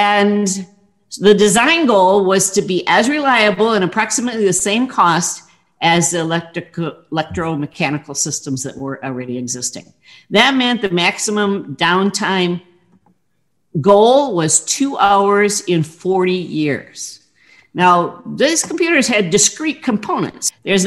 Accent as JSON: {"language": "English", "town": "Milwaukee", "region": "Wisconsin", "country": "United States", "said": "And I came from Milwaukee, so I was nearby, and I got a job there, maybe a couple hour drive from my home."}